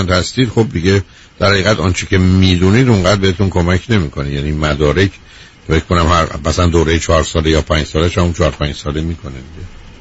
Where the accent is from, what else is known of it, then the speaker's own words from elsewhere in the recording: Iran; moved away as an adult; من و شمایی که تو ایران بزرگ شدیم